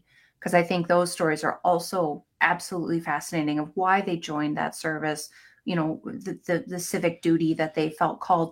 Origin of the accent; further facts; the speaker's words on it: Tomah, Wisconsin, United States; I'm from Toma, Sparta area originally. So an hour, you know, east of here, roughly.